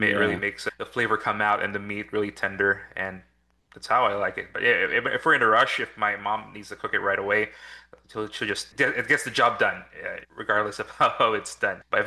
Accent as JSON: {"language": "English", "country": "Philippines", "tie": "born or raised there", "also_born_or_lived": "New Jersey, United States", "said": "See, I was born in New Jersey, but I spent most of my childhood in the Philippines from first grade until college."}